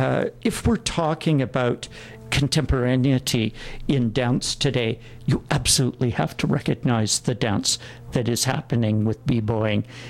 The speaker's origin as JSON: {"language": "English", "country": "Canada", "said": "as a Canadian, or as Canadians, we'd hold dear to ourselves."}